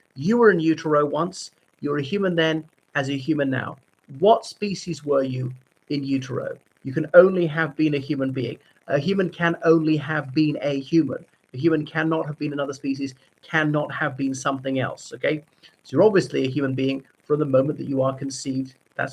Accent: Ireland; from Ireland.

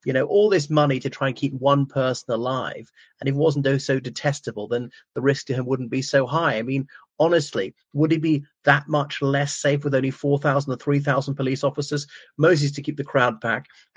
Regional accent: Ireland; from Ireland.

